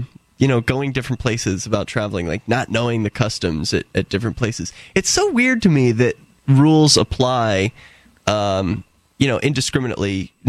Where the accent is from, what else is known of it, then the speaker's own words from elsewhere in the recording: New Jersey, United States; It's like, man, I'm from Jersey. I'm not giving you anything.